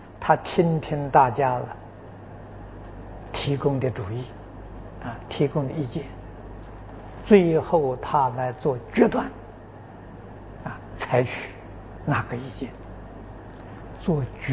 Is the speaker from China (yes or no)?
yes; China; 啊，我们中国人讲 气氛。